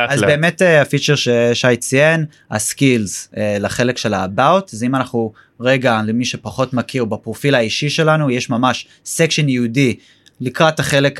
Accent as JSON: {"language": "Hebrew", "country": "United States", "said": "בכל מקרה אני אמריקאי, צריך להשתמש באנגלית לפעמים"}